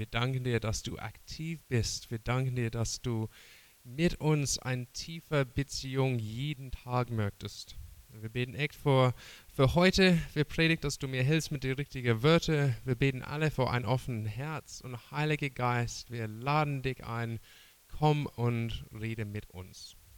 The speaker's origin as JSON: {"language": "German", "country": "Australia", "second_language": "German", "said": "Ich komme aus Australien und ich muss sagen, es ist kein Feiertag in Australien, Reformationstag."}